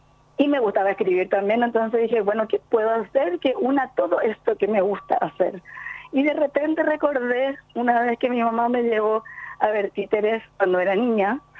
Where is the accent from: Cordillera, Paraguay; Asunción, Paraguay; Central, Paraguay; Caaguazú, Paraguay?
Central, Paraguay; Areguá; porque yo soy de Areguá también, entonces tenemos mucha conexión con ellos